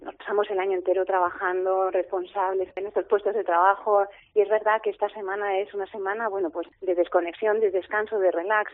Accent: La Rioja, Spain; Justo ahora son las fiestas de mi pueblo, es un pequeño pueblo de La Rioja

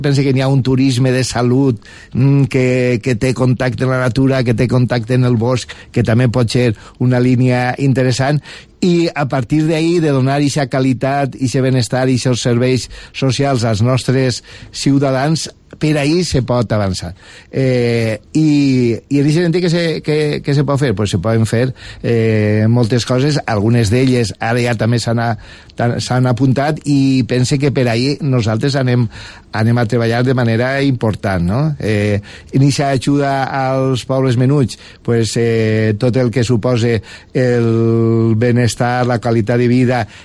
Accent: Suera, Valencian Community, Spain; jo ho veig en el meu poble, en Sueras

